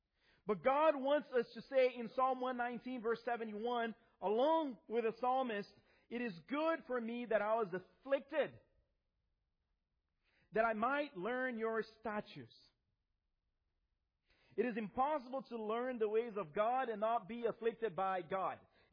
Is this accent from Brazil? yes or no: yes; Brazil; Now, I grew up in Brazil in the 80s. 80s and early 90s.